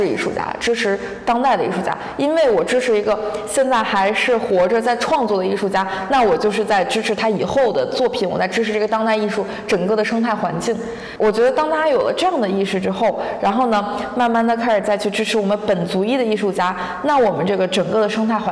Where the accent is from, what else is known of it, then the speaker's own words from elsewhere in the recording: China; 怎么我一个中国人在这开画廊展的